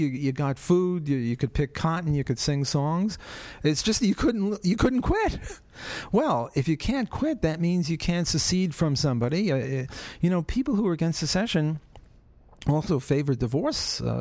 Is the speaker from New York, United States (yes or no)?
yes; Brooklyn, New York, United States; now in New Orleans, United States; I came from Brooklyn, and I'm now in New Orleans, and you're in Auburn, Alabama. So we're both good old Southern boys